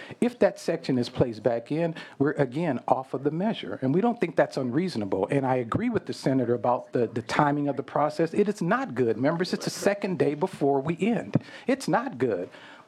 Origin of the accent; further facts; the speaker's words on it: California, United States; I respect our institution as a Californian, and I respect the process.